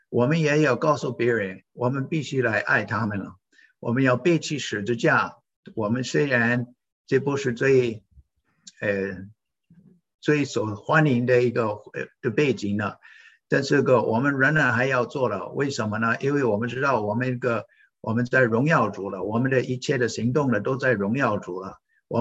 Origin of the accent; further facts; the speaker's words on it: United States; 我本来这个虽然是美国土生土长的，到21岁的时候，还没有信主的那个时候